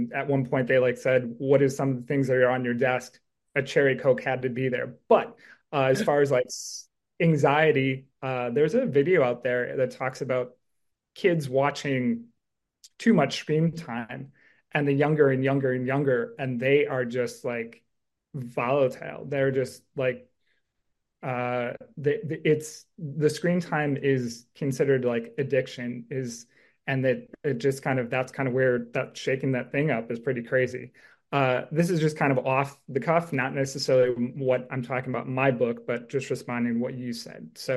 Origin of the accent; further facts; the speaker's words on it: Wisconsin, United States; I'm from Wisconsin.